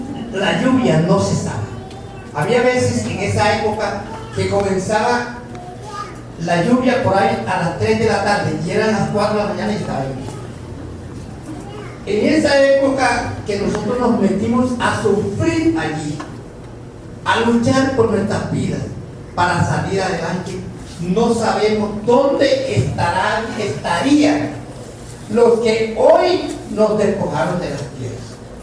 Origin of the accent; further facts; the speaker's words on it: Valencia, Córdoba, Colombia; moved away as an adult; now in Turbo, Colombia; Yo soy cordobés, pertenezco al municipio de Valencia.